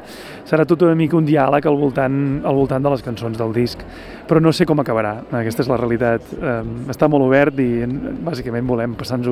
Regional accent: Catalonia, Spain; el moment que he vist jo com a català

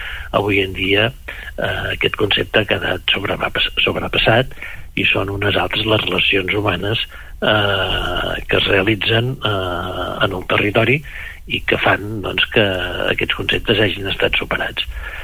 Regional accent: Catalonia, Spain; tant des del Baix com des de l'Alt ens considerem empordanesos sense cap afegitor

